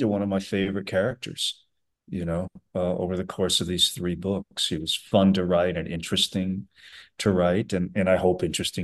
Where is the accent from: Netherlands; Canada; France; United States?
United States; New England; the history that I grew up around in New England.